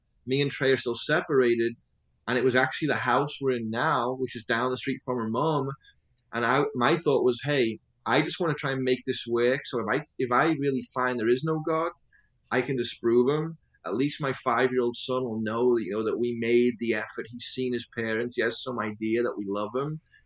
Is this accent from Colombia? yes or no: no; England, United Kingdom; You guys got to realize, as an English person, you are bred just believing in evolution.